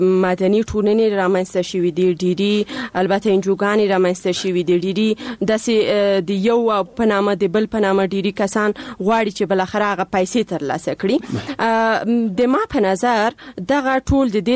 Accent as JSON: {"language": "Pashto", "region": "Paktia", "country": "Afghanistan", "said": "زه د پکتیا د دسی یو ولسوالیم چې اصلا الته د انجونو لپاره هیڅ کوانځای نشته"}